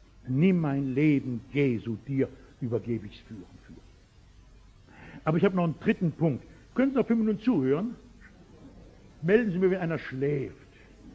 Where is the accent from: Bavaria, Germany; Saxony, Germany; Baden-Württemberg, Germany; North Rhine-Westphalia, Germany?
North Rhine-Westphalia, Germany; Aber ich komme aus dem Ruhrgebiet und da reden wir grob